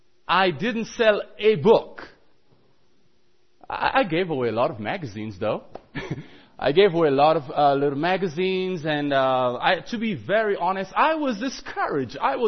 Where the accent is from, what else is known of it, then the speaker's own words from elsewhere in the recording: Jamaica; I'm from Jamaica, by the way, and we do a lot of running.